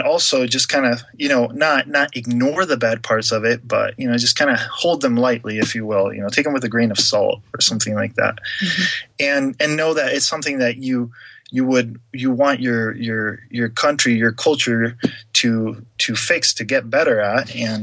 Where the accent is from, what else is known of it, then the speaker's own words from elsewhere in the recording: Costa Rica; I grew up in Costa Rica. I lived there for 20 years. My mom is actually a Costa Rican. So my dad is an American and my mom is a Costa Rican. So I'm kind of like a half and half.